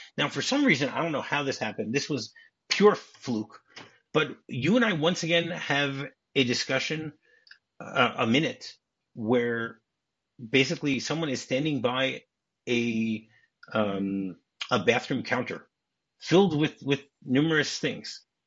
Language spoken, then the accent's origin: English; Detroit, Michigan, United States; We're both from Detroit, but whatever.